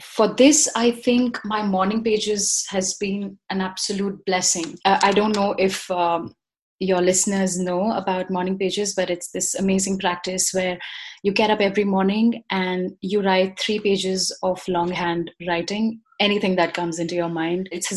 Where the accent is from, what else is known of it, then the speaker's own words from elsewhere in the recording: India; I come from India.